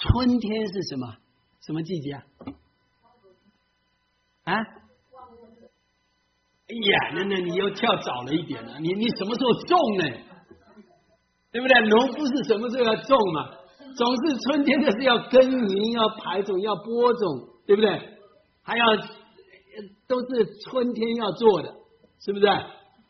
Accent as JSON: {"language": "Chinese", "country": "China", "said": "哇，我们中国人还以为我们很厉害，犹太人特别厉害。"}